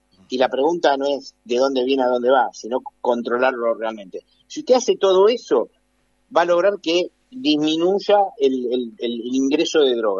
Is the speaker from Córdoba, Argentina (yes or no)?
no; Buenos Aires, Argentina; La droga, hoy, cuando yo vine, yo soy porteño, cuando yo vine al norte... había droga, pero no la droga que hay hoy.